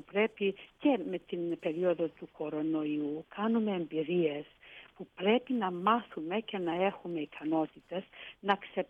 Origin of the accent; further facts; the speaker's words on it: Kalambaka, Thessaly, Greece; Εκεί σε αυτόν τον τόπο πήρα τις πρώτες μου αξίες, πήγα στο δημοτικό. Είμαι πολύ συνδεδεμένη με τον τόπο της καταγωγής μου